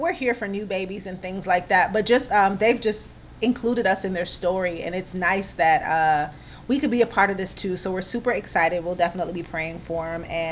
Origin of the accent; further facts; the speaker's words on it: Jamaica; I know y'all already know I'm Jamaican